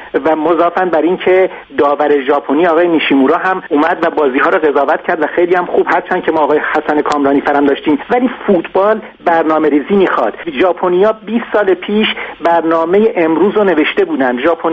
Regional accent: Iran; من هم به عنوان یک ایرانی

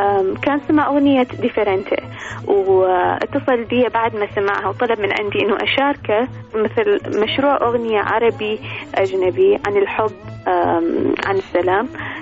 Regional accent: Iraq; now in Toronto, Canada; أنا مغنية عراقية

